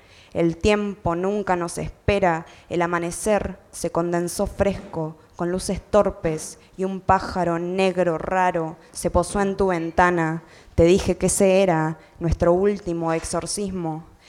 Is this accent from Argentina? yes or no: yes; Córdoba, Argentina; Buenas noches. Bueno, vengo de Córdoba.